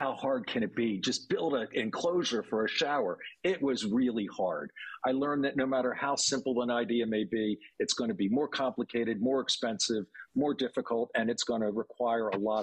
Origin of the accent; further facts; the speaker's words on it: Pennsylvania, United States; we're out of a small town suburb outside of Philadelphia.